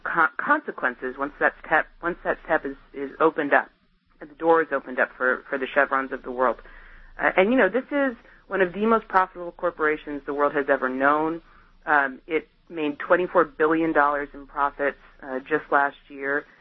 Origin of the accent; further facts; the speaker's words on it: Colorado, United States; now in California, United States; So I'm originally from Colorado, but I live in California now.